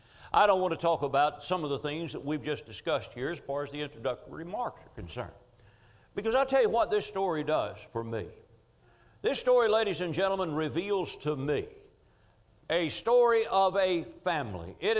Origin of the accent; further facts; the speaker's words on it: Kentucky, United States; I've talked to several of you about where I grew up down in Rockcastle County, Kentucky, and some of you are very familiar with that part of the country.